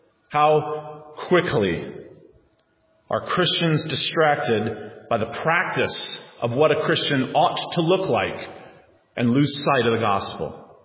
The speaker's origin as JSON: {"language": "English", "region": "the South", "country": "United States", "tie": "born or raised there", "lives_now": "New Hampshire", "said": "I mean, I grew up in the South."}